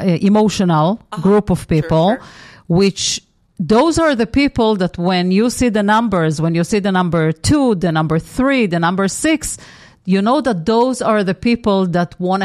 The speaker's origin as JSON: {"language": "English", "country": "Israel", "tie": "born or raised there", "said": "It's also the environment that I was raised in Israel"}